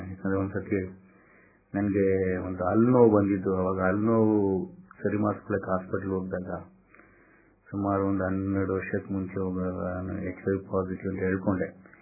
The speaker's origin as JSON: {"language": "Kannada", "town": "Bengaluru", "region": "Karnataka", "country": "India", "tie": "born or raised there", "said": "ನಾನು ಬೆಂಗಳೂರಲ್ಲಿ ಹುಟ್ಟಿ ಬೆಳೆದಿದ್ದು"}